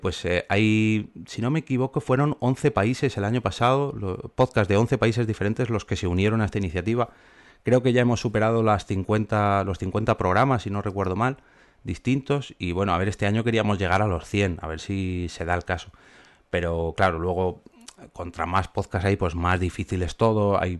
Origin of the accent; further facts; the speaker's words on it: Spain; Ya somos 2 españoles los que estamos en el proyecto, que es Raúl de la Puente, Doctor Genoma